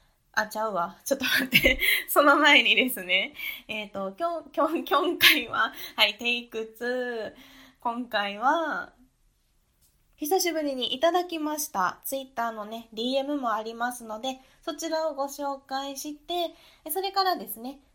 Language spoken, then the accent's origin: Japanese; Kansai, Japan; accent: Kansai; この私のね喋ってる感じの関西弁に馴染みを感じていただいているというところで